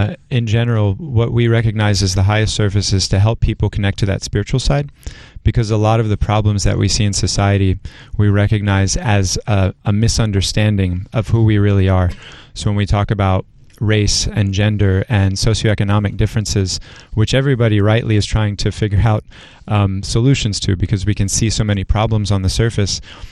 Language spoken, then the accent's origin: English; North Carolina, United States; now in Detroit, United States; I kind of ran away from home. I grew up in North Carolina.